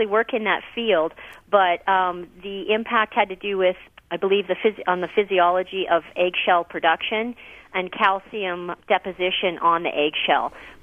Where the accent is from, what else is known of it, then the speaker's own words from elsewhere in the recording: Canada; Yes, I'm a Canadian